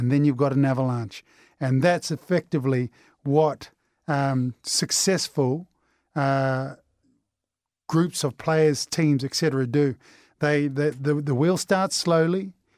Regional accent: New Zealand; I know I'm a Kiwi

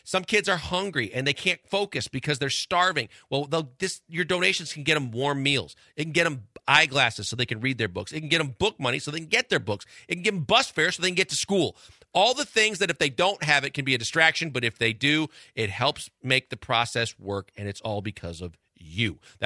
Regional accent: Milwaukee, Wisconsin, United States; Even growing up in Milwaukee, we used to skip school

